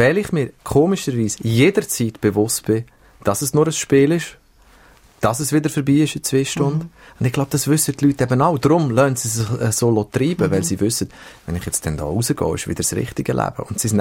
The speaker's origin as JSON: {"language": "German", "country": "Switzerland", "said": "Und das kann dir als Schweizer eigentlich nie passieren, weil du wirst ständig wieder daran erinnert, wo du hergehörst, nämlich am Boden."}